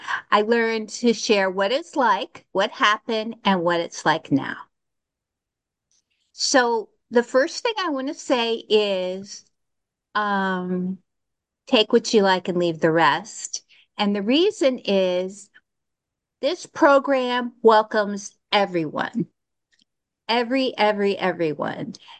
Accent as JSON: {"language": "English", "region": "Texas", "country": "United States", "tie": "born or raised there", "said": "I grew up in Texas. I had a little tiny mama and a great big daddy."}